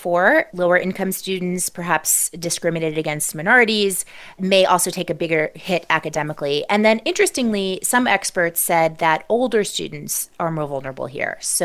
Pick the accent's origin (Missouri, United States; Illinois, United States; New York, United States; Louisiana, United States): Louisiana, United States; New Orleans; You can also look at places like my hometown, New Orleans